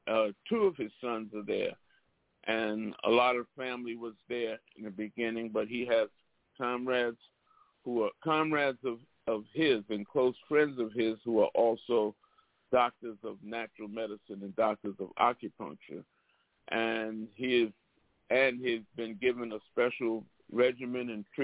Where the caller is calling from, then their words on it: Belize; I'm here calling from Belize, but I'm in touch on a daily basis with my brother and comrade, Dr. Mutulu Shakur.